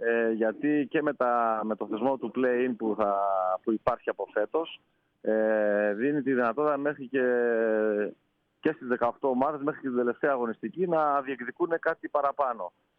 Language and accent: Greek; Thessaloniki, Central Macedonia, Greece; Στην πόλη μου.